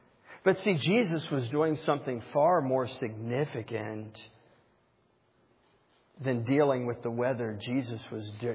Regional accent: Ohio, United States; in my mind's eye growing up in Ohio, the color of the sky as it's turned in swirling clouds.

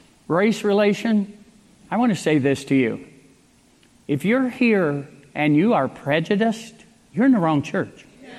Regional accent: United States; I love America. I'm American. I'm a patriot.

